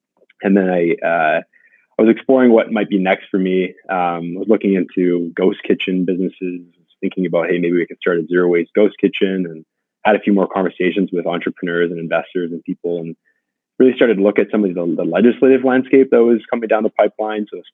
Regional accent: Vancouver, British Columbia, Canada; I grew up in Vancouver

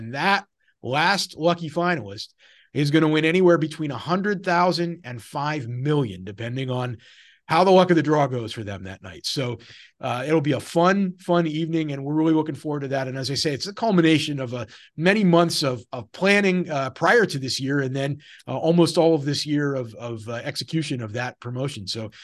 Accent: Baltimore, Maryland, United States; accent: Baltimore; I'll spare you my Balmer accent, though.

